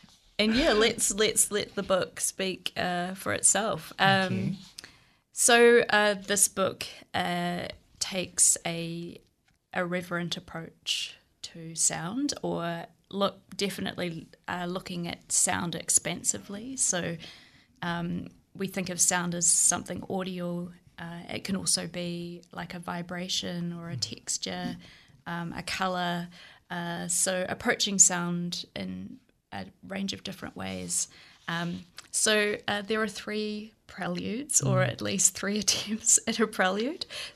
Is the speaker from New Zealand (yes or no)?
yes; Waikato, New Zealand; also born or lived in Tokoroa; To introduce myself … I was born in Tokoroa, raised in the Waikato. I am a queer, non-binary Pākehā person